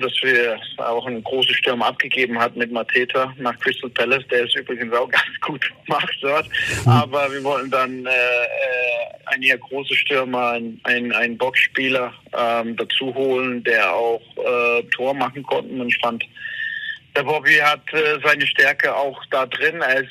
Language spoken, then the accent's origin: German; Denmark; Und ich verfolge natürlich auch jetzt in meiner Heimat die dänische Liga